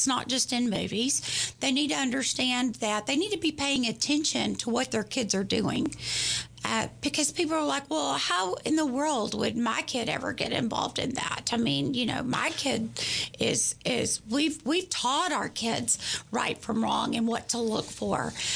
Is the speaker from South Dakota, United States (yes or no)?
no; Tyler, Texas, United States; You know, I am from Tyler, born and raised